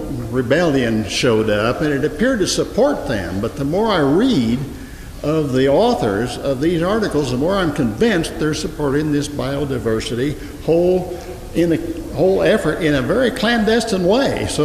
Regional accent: Los Alamos, New Mexico, United States; from Los Alamos. I'm a retired nuclear engineer.

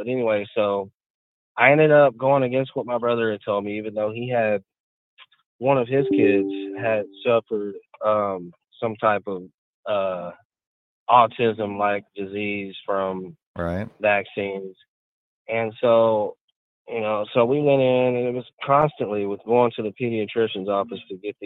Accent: Arkansas, United States; from Arkansas.

